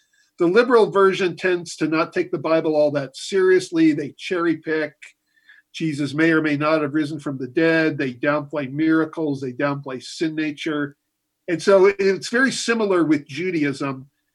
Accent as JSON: {"language": "English", "town": "San Jose", "region": "California", "country": "United States", "tie": "born or raised there", "also_born_or_lived": "Miami Beach, Florida", "said": "Okay, well, I was born in Miami Beach, Florida, but from 6 years old on, I grew up in San Jose, California. So I consider myself a Californian growing up."}